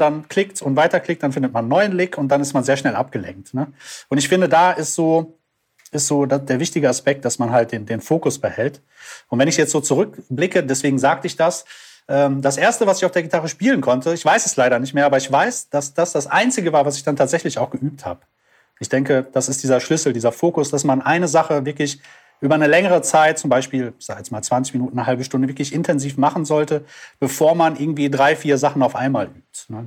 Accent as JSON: {"language": "German", "town": "Düsseldorf", "region": "North Rhine-Westphalia", "country": "Germany", "said": "genau. Und ich komme aus Düsseldorf und bin da Musiker"}